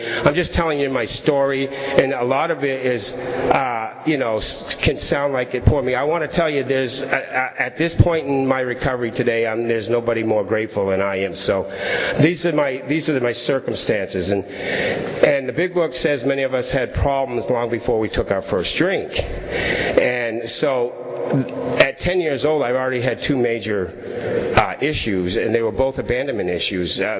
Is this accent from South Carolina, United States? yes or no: no; Maine, United States; 2 years later, I had a 6 year old brother, and we were raised in Maine.